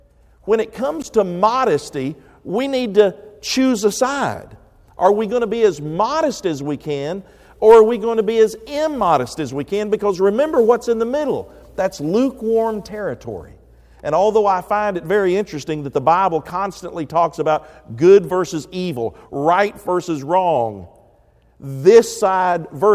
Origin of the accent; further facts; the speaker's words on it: Tennessee, United States; or at least that used to fall down where I grew up in West Tennessee.